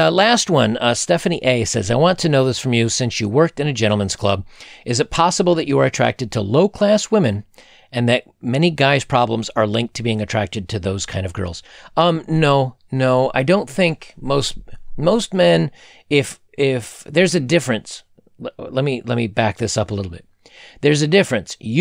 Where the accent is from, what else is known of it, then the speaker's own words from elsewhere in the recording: Buffalo, New York, United States; I'm from Buffalo, New York originally, just south of there. So I'm used to real cold weather and a lot of snow, so that wouldn't bother me.